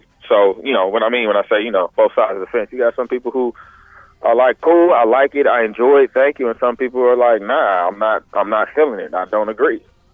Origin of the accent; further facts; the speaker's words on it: Oakland, California, United States; you know, I'm from the Bay Area, I'm from Oakland, but my son was born in Santa Clara County